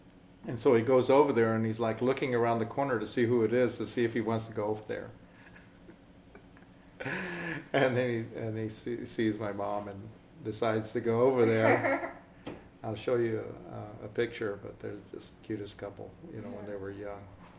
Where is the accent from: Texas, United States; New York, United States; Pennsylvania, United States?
Texas, United States; Corpus Christi; born there; I was born in Corpus Christi, Texas, September 22nd, 1950.